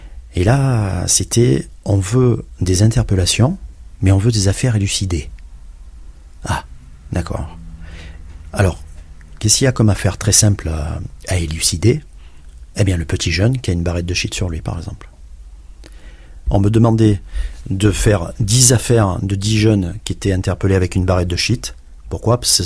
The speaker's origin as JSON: {"language": "French", "town": "Marseille", "region": "Provence-Alpes-Côte d'Azur", "country": "France", "lives_now": "Paris, France", "said": "Après, moi, je venais de Marseille."}